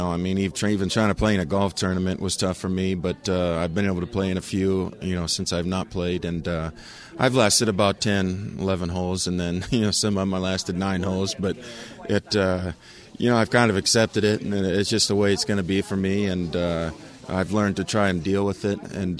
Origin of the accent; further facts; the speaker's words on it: Westphalia, Missouri, United States; being a kid growing up in Westphalia, you know, a town of 200 people